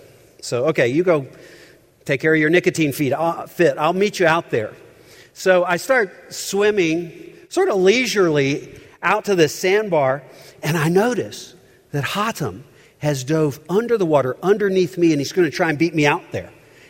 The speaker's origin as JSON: {"language": "English", "town": "Owensboro", "region": "Kentucky", "country": "United States", "tie": "born or raised there", "said": "when I was a young man growing up in Owensboro, Kentucky. Anybody here from Owensboro? I loved growing up in Owensboro."}